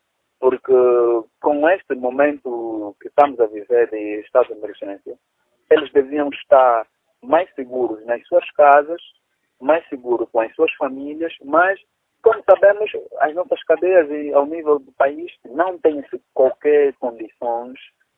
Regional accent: Angola; isso deve ser uma preocupação de todos nós, enquanto angolanos

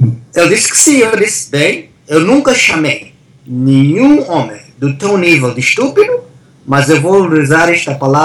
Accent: Angola; eu sou angolano e tenho direito de voltar para Angola.

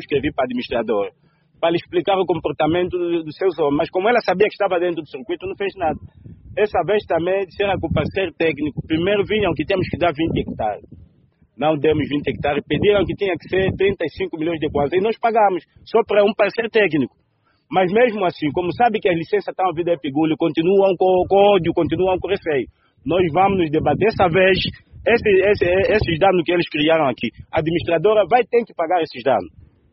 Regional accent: Angola; E nós, enquanto angolanos, nunca vamos aceitar isso.

